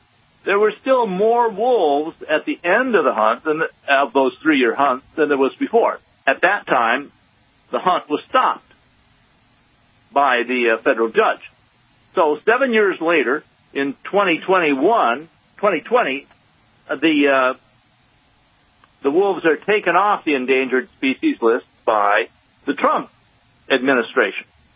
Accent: Wisconsin, United States; I grew up in Wisconsin, so Wisconsin topics are kind of interesting to me, and I have relatives up there that help me stay up to date

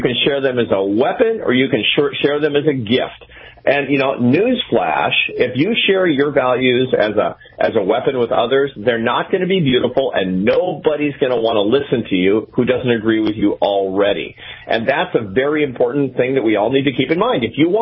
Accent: Seattle, Washington, United States; I grew up near you. I grew up in Seattle, Washington, you know, your hometown as well.

